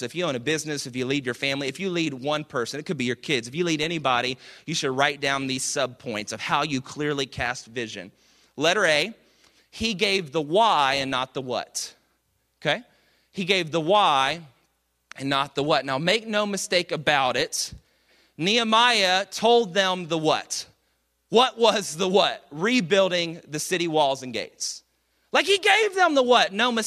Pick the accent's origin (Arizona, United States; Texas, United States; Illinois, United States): Texas, United States; Dallas; I'm from Dallas, of course, I said that earlier